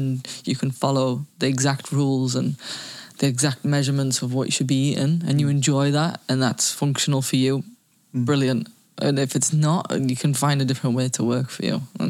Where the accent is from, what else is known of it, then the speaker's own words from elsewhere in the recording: England, United Kingdom; now in Spain; I mean, obviously, I love playing for England and I'm English, but I can't lie, it's nice to live in Spain.